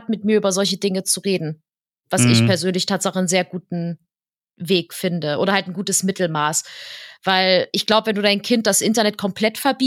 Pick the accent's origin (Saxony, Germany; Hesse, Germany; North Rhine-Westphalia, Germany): Saxony, Germany; Dresden; ja, ich komme aus Dresden.